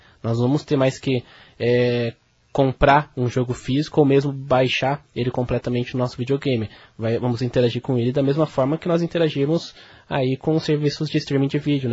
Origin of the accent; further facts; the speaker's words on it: Marília, São Paulo, Brazil; also born or lived in São Carlos; now in União da Vitória, Brazil; Eu vim, na verdade, do estado de São Paulo. Eu sou de Marília, mas eu estava morando em São Carlos.